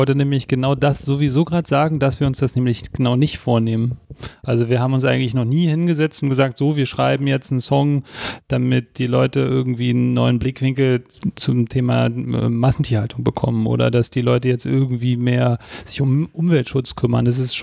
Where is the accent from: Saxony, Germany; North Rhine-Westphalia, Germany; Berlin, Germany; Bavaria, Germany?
Berlin, Germany; East Berlin; wir sind beide aufgewachsen in Ostberlin, und ich habe auf jeden Fall auch noch ein bisschen was von der DDR mitbekommen.